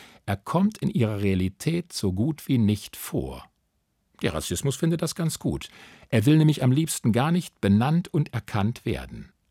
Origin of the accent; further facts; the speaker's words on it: Duisburg, North Rhine-Westphalia, Germany; born there; Ich bin in Deutschland geboren, mitten im Pott in Duisburg.